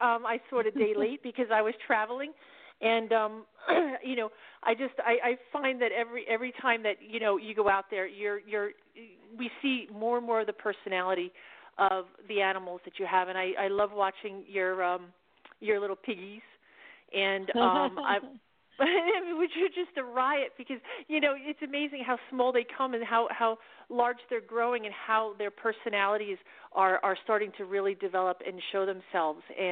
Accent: New York, United States; I'm from New York, and I follow the Gentle Barn.

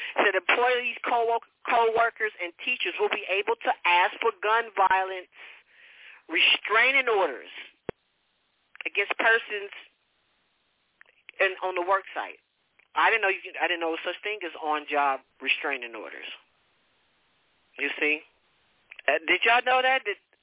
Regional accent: California, United States; I have to do to California because motherfucker, I'm from California.

